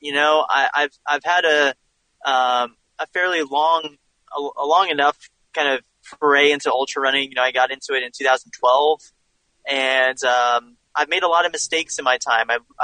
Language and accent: English; New Jersey, United States; I grew up kind of near Princeton, New Jersey kind of area, and the halfway mark is really right through my backyard, more or less.